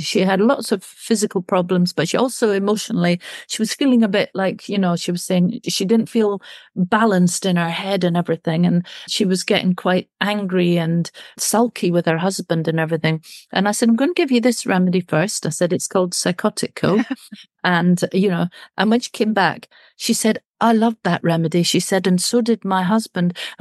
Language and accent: English; United Kingdom; because I'm British